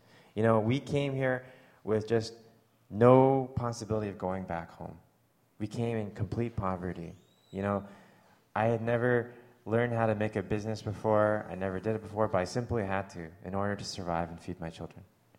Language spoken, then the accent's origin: English; Canada; being a Canadian who has lived in America